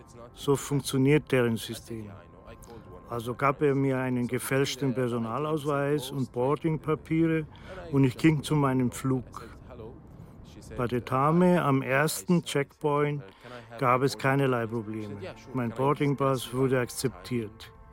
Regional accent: Syria; bitte sagen Sie mir die Wahrheit, Sie sind Syrer, oder? Ich habe es dann zugegeben.

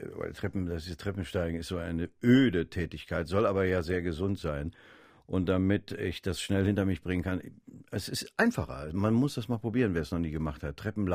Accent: Berlin, Germany; born there; now in Hamburg, Germany; Bahntechnisch bin ich auch immer noch Berliner und zwei Herzen schlagen natürlich in meiner Brust.

